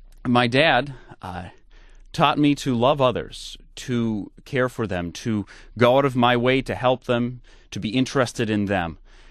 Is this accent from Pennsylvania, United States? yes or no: no; St. Paul, Minnesota, United States; Well, I grew up in St. Paul, Minnesota, in the Twin Cities. My parents grew up in hardworking Midwestern families